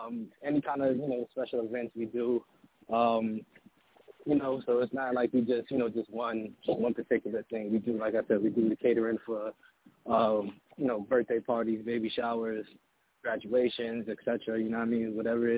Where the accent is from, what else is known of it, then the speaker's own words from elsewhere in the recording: Brooklyn, New York, United States; Well, I'm born and raised in Brooklyn.